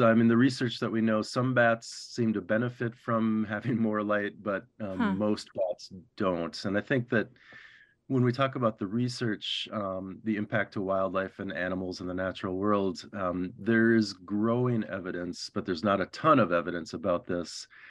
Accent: Minneapolis, Minnesota, United States; also born or lived in New Mexico; I grew up in Minneapolis, but we've always had a cabin up north, you know, as we say.

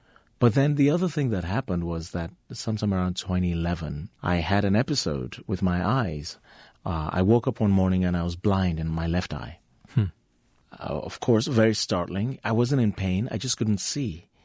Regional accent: Lagos, Nigeria; also born or lived in Michigan, United States; being in Nigeria, having grown up in Nigeria, illuminates my understanding of American, even though I'm an American.

